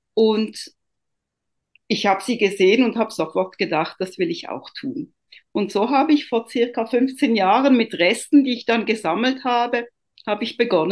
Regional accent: Italy; Ich bin ja ursprünglich Italienerin

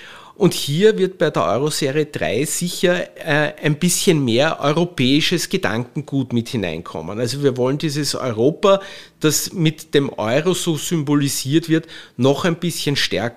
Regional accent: Austria; als Österreicher

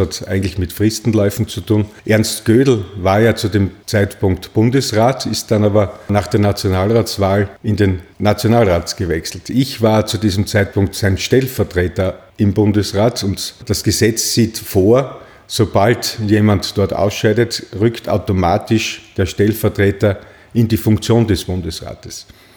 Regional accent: Klagenfurt, Carinthia, Austria; born there; Mein Geburtsort Klagenfurt resultiert einzig und allein aus einem berufsbedingten Aufenthalt meiner Eltern in Kärnten in dieser Zeit. Und 6 Wochen später war ich auch schon wieder in Graz und bin seither in Graz.

